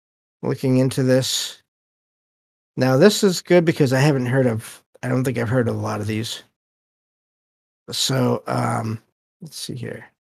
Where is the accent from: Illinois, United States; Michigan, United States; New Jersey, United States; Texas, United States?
Michigan, United States; but I mean, again, that's probably because I'm from Michigan.